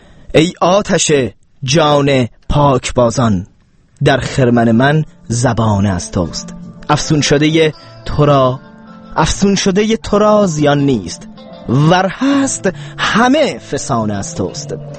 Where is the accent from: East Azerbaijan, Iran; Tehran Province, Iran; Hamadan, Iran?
Tehran Province, Iran; Tehran; تقدیم به شهر خودم تهران